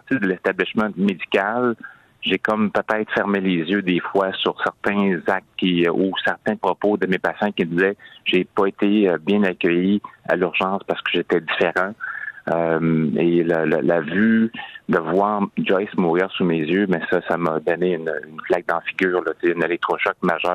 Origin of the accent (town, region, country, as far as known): Quebec, Canada